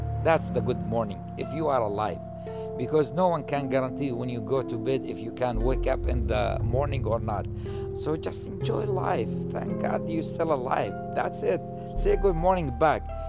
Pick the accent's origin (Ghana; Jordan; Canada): Jordan; now in United States; I'm originally from Jordan. Jordan, it's a country in the Middle East. It's very beautiful country.